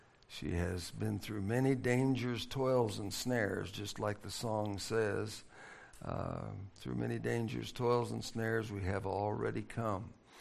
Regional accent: Nebraska, United States; moved away as an adult; also born or lived in Colorado; But we're not really Floridians. She grew up in Minnesota. I grew up in Nebraska. We spent most of our adult lives in and around Colorado, Denver, Colorado.

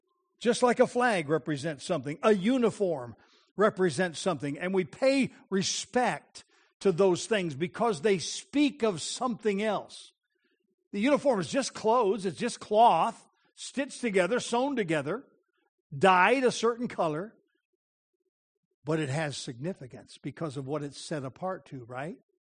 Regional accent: United States; now in Canada; I'm from the United States of America. I still am a citizen of the United States of America. Don't hate me for it. I just still am. But I've lived in Canada longer than I lived in the United States.

